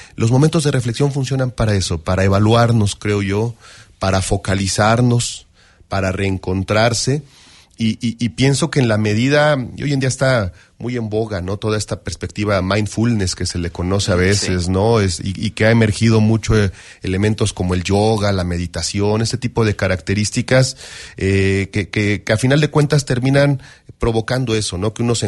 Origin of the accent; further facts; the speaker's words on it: Mexico; ese elemento que como mexicanos nos distingue y nos caracteriza